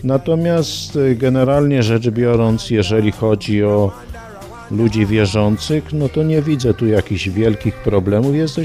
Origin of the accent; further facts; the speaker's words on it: Ostrzeszów, Greater Poland Voivodeship, Poland; born there; Natomiast jeżeli chodzi tutaj konkretnie o Ostrzeszów, no to jest konkretnie miejsce, miasteczko, w którym się urodziłem, a pochodzę niedaleko stąd. Jest mój dom rodzinny